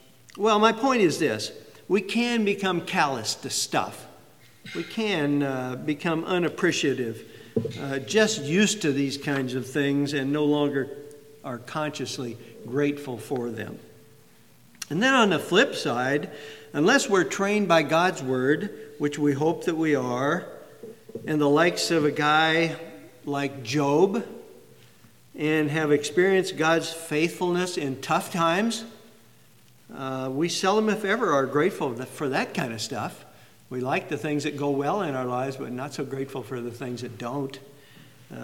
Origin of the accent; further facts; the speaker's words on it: Iowa, United States; moved away as an adult; also born or lived in Yakima, Washington; You may recall that I was born in Iowa and in the flatlands and cornfields of central Iowa and was raised there. But when I moved to Yakima, Washington, when I was 23 years old